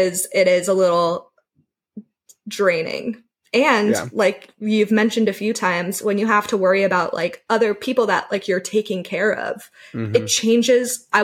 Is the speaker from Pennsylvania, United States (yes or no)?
no; Seattle, Washington, United States; having my name and people knowing that I'm from Seattle